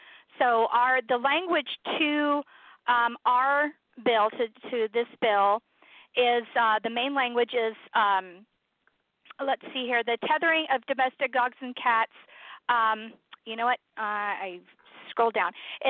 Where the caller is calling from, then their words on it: California, United States; I mean, I'm calling from California